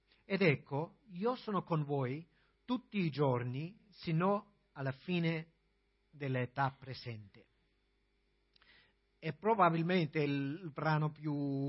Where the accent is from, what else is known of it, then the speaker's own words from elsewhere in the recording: Austria; Italian is a second language; also born or lived in Spain; sono austriaco, anche il mio accento dice altra cosa. Io sono stato in Spagna 8 anni